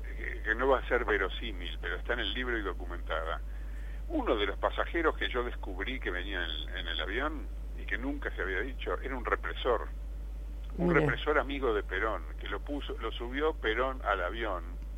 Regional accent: Argentina; como cualquier argentino, veo que la situación es complicada

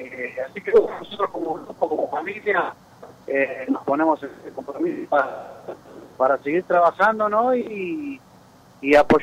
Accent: San Genaro, Santa Fe, Argentina; Yo soy de San Genaro, provincia de Santa Fe. He nacido ahí. Así que hoy en día ciudad, pero bueno, es un pueblo en el cual hay muchos valores y muchos artistas que han salido de ahí.

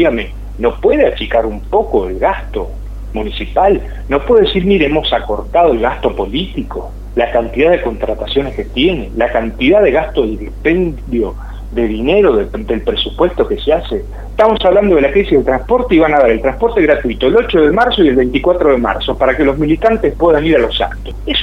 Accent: Rosario, Santa Fe, Argentina; Los rosarinos ya estamos acostumbrados, pero no existe un modelo como el rosarino

